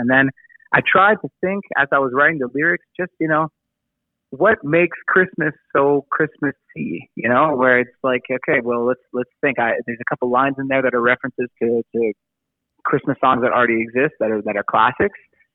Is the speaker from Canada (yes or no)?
yes; Drummondville, Quebec, Canada; I grew up in Drummondville. I went to school in Richmond. I'm currently working at Storyville Elementary School. Like, I've always been really in and around the townships.